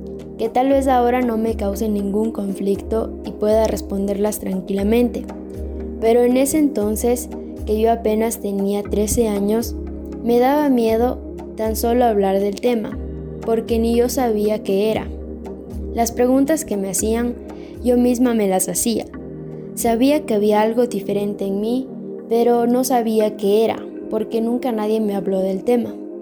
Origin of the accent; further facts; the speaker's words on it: Ecuador; como ecuatoriana, soy testigo que a este país y a Latinoamérica en general le falta mucho por hacer